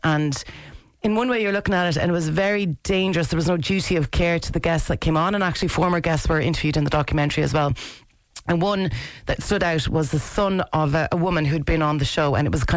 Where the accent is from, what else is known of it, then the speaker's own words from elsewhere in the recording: Ireland; we could all get off the phone quicker at the end, because as Irish people...